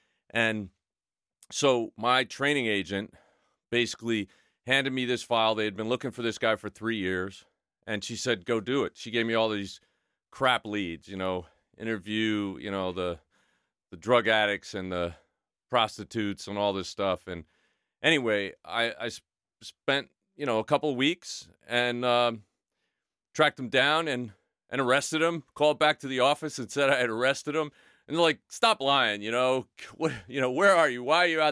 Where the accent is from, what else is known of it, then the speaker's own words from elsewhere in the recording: New York, United States; Well, like John Tanza, I'm a New Yorker.